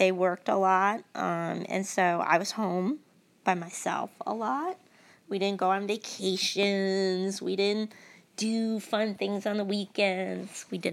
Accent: New York, United States; I spent most of my life in a very, very tiny apartment in Manhattan. In not such a great neighborhood. I grew up in Chinatown

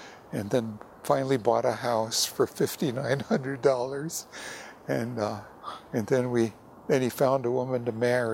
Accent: Hawaii, United States; also born or lived in Boston; I'm originally from Hawaii, although I wasn't born there. My mother and dad were going to school in Boston, Massachusetts, and I was born there.

